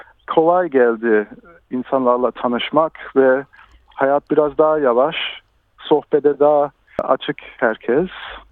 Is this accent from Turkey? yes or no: no; Melbourne, Victoria, Australia; 34 yaşındayım. Melbourne'de doğdum. Melbourne'in Northern Suburbs'de büyüdüm.